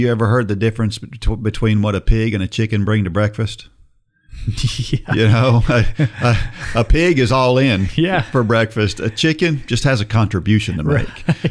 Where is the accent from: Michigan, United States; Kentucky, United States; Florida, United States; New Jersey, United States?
New Jersey, United States; born there; I was born in New Jersey. I'm an Irish kid.